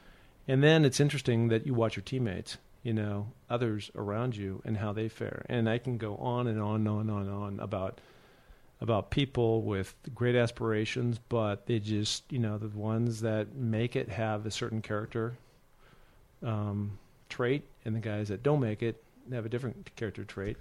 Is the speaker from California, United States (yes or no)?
no; Seattle, Washington, United States; I grew up in the Northwest. I grew up in Seattle. And in Seattle is where REI was created.